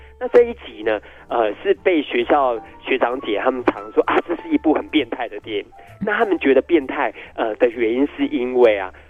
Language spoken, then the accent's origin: Chinese; Taiwan; 对我们台湾人来讲是多么的寂寞